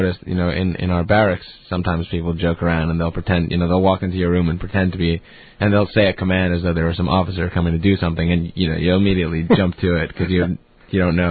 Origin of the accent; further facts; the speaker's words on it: United States; now in Finland; I mean, they know I'm American, right? My Finnish isn't that good, but.